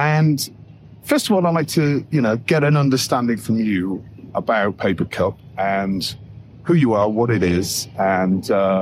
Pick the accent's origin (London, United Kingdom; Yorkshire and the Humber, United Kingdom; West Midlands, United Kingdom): Yorkshire and the Humber, United Kingdom; accent: Yorkshire; they didn't really like my Yorkshire accent, or certainly they didn't replicate it very well.